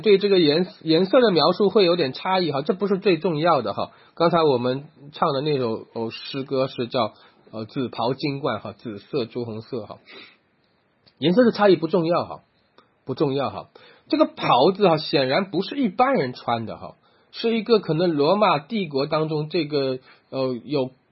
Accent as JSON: {"language": "Chinese", "country": "China", "said": "你说我们中国人也是一样哈"}